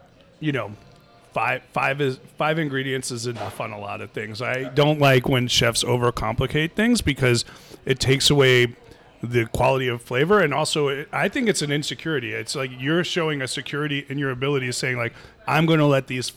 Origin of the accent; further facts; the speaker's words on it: New Jersey, United States; But I was saying, because, you know, I'm from Jersey, and my dad lives in upstate New York, the char is something that is specific to where kind of we grow up, right?